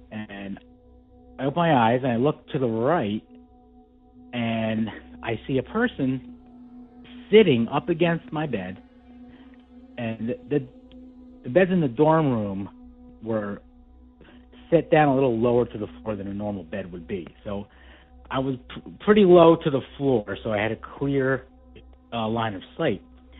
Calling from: New Jersey, United States; I'm from New Jersey.

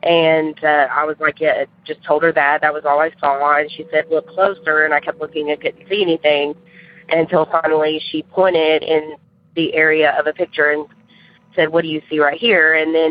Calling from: Murfreesboro, Tennessee, United States; I'm from Murfreesboro, Tennessee.

